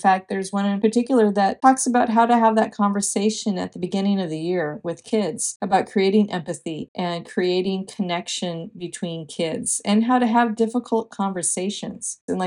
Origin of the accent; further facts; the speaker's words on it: Minnesota, United States; moved away as an adult; now in Texas, United States; So I moved to Texas from Minnesota, and which is a very, very vast cultural divide between the two.